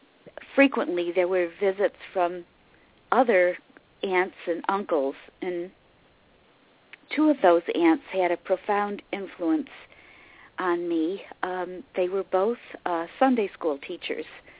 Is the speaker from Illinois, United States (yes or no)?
no; Syracuse, New York, United States; And I lived on the north side of Syracuse, New York, which was a multi-ethnic neighborhood where there were German families, Italian families